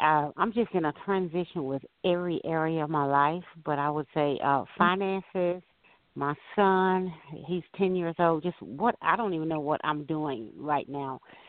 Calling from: Georgia, United States; I'm calling from Georgia.

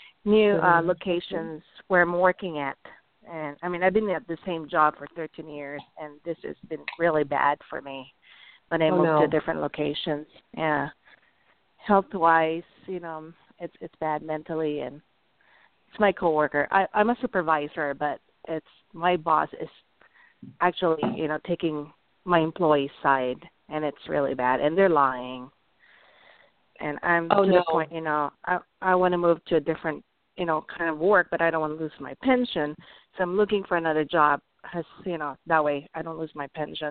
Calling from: Albuquerque, New Mexico, United States; It's Albuquerque, New Mexico.

